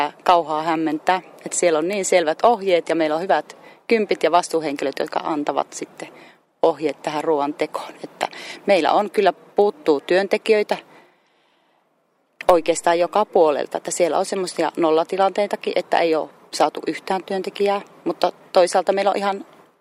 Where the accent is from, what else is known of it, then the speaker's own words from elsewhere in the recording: Laukaa, Central Finland, Finland; Olen Laukaasta kotoisin ja minulla on 8 lasta ja 5 lastenlasta. Ja Laukaassa asuttu nyt noin 10 vuotta.